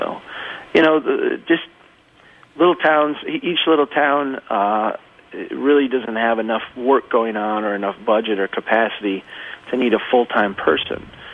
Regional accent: Brainerd, Minnesota, United States; I mean, I'm from Brainerd, and I love Brainerd. I love my hometown.

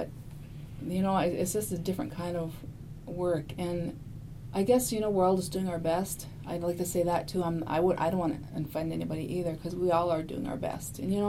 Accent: Cass Lake, Minnesota, United States; I'm from the Leech Lake Reservation, and I'm spending the day here. I grew up in Cass Lake.

